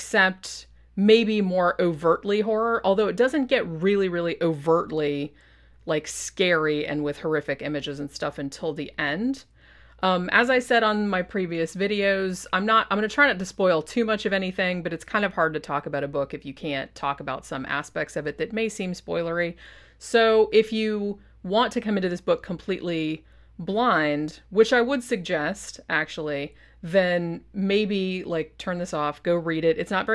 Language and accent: English; Florida, United States; Like, I grew up in the South, not Alabama, but I grew up in Florida. And a lot of my relatives were like from Tennessee and from other southern states.